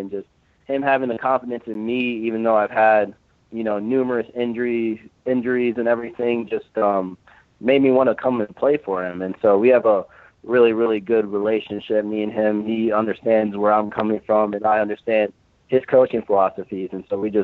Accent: Texas, United States; born there; also born or lived in Iowa; Yeah, I was born in Texas. I was adopted there

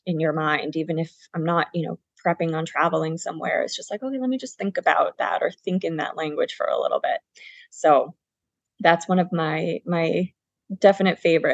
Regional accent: Boston, Massachusetts, United States; So I'm originally from the Boston area. I know I don't sound like it, and that's very intentional. I grew up in the South Shore of Boston.

